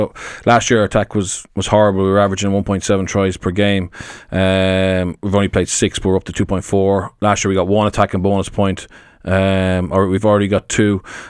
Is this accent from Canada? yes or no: no; Ireland; My wife and I both are very proud of being Irish. We enjoyed our childhoods in Ireland.